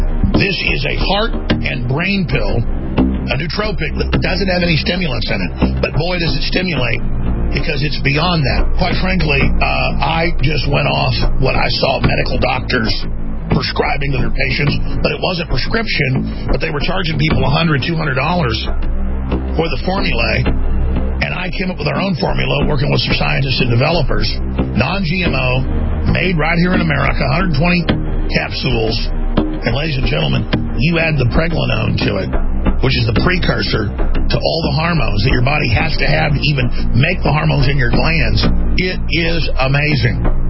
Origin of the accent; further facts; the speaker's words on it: Texas, United States; I grew up in Texas when Texas was still Texas.